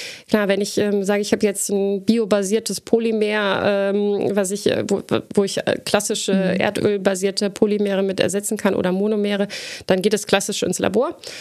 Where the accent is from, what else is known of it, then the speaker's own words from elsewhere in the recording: North Rhine-Westphalia, Germany; Ich muss ja jetzt die Chance nutzen im Mittelrheintal. Und ich bin ja auch als gebürtige Münsterländerin, ich bin kleben geblieben.